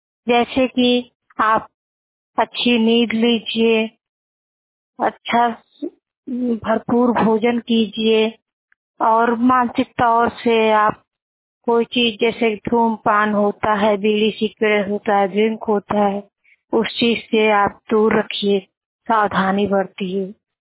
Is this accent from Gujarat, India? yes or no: no; Uttar Pradesh, India; मेरा जिला संत कबीर नगर है। मेरी उम्र 21 साल की है।